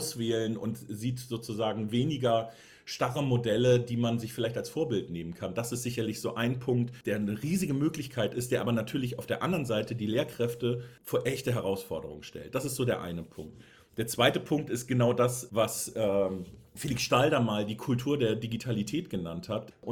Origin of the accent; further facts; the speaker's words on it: Buxtehude, Lower Saxony, Germany; Ich komme nämlich ehrlicherweise aus Buxtehude.